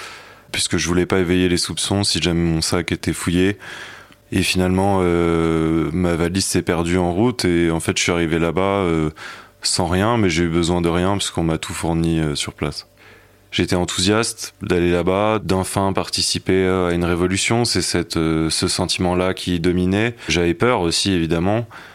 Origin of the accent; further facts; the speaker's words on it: Paris, Île-de-France, France; J'ai grandi à Paris dans un milieu bourgeois, catholique.